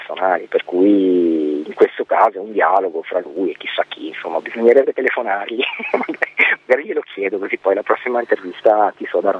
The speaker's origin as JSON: {"language": "Italian", "town": "Genoa", "region": "Liguria", "country": "Italy", "said": "noi siamo di Genova e quindi in quanto Liguri ci spostiamo un po' a Ponente, un po' a Levante"}